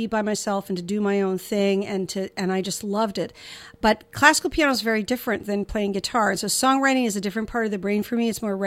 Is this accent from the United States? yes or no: yes; the South, United States; I had three sisters, and I'm from the South, and we're like a Faulkner novel combined with Louisa May Alcott, Little Women.